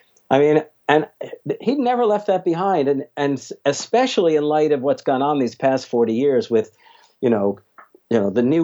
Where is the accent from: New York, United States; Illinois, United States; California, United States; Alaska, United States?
New York, United States; I mean, I grew up in New York, so I can.